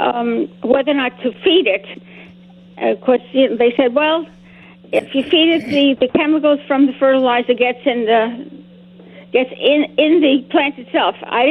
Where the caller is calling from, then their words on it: Springfield, Illinois, United States; I'm calling from Springfield, Illinois.